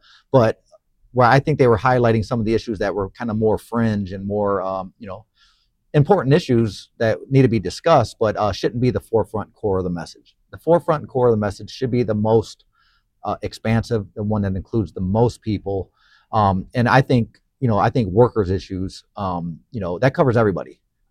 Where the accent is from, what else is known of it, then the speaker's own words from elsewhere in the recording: Cleveland, Ohio, United States; You know, I grew up in Cleveland.